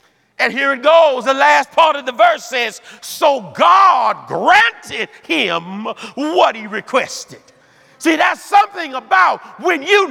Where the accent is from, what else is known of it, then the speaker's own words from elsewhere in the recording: Bayou Rapids, Louisiana, United States; I'm from the deep south. I'm from Alexandria, Louisiana. I'm from a rural community called Bayou Rapids.